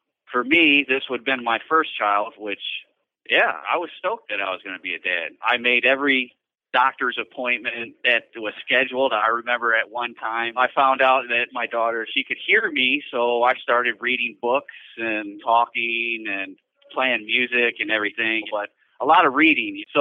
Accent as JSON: {"language": "English", "town": "Rockford", "region": "Illinois", "country": "United States", "tie": "born or raised there", "said": "I grew up in Rockford, Illinois. Not a good place growing up, but I became a teenager and moved out."}